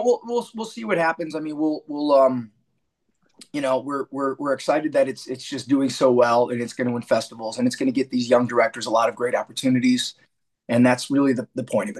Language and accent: English; Chicago, Illinois, United States; now in Los Angeles, United States; No, it's for me, it's I grew up in Chicago, so I'll always be a Cubs